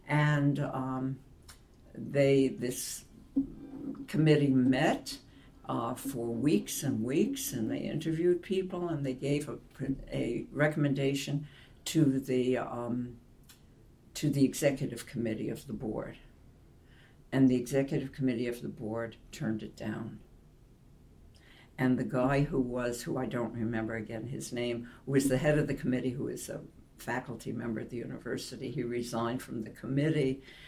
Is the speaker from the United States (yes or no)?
yes; Albany, New York, United States; I mean, I grew up in Albany, New York, and Albany, New York is what I call, in those days, a white bread town.